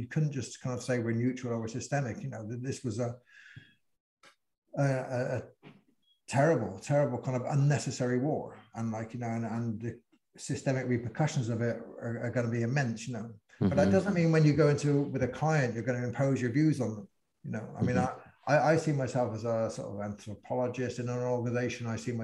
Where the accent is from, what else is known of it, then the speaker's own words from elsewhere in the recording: Bristol, South West England, United Kingdom; accent: Bristol; You know, I'm a white man, you know, I go into a room, it has an influence. You know, the way I've my accent, my regional accent from Bristol, my kind of, you know, class accent, people kind of pick things up